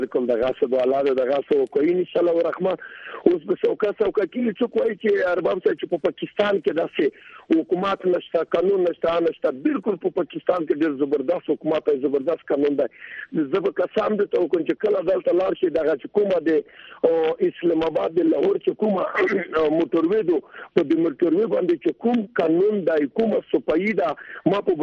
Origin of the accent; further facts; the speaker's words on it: Afghanistan; بالکل زه د افغانستان یم